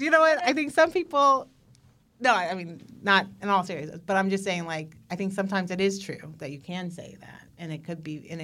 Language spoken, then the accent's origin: English; Chicago, Illinois, United States; even though he was from Chicago, which is my hometown, like he was very small town minded, in my opinion.